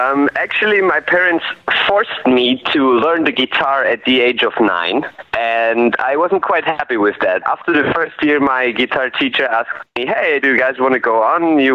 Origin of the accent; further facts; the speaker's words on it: Graz, Styria, Austria; I actually was born and raised in Graz, which is the capital of Styria, a southern county in Austria. And it's the so-called second largest city, which means it has only got 300,000 inhabitants.